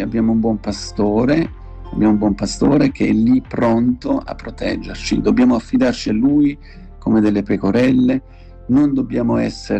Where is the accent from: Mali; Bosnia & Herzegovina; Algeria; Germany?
Germany; E poi siamo cresciuti in Germania